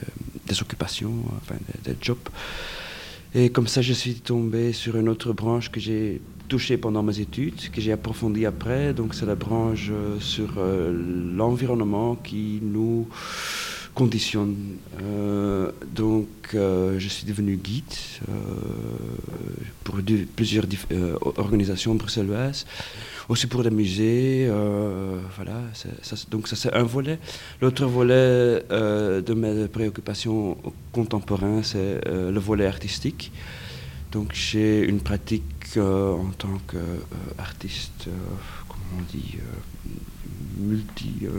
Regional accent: Leuven, Flanders, Belgium; born there; now in Brussels, Belgium; je suis né à Louvain

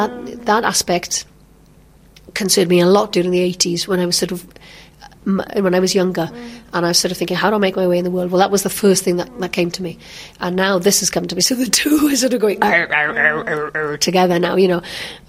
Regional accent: Wales, United Kingdom; English is a second language; I don't want to be thought of as English. I'm not, you know, English is not my first language. It's a language I have to speak.

